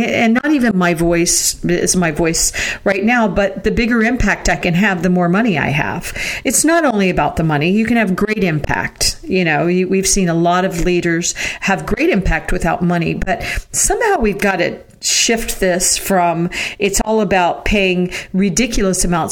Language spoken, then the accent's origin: English; Florida, United States; I come from a middle class family. We grew up in Florida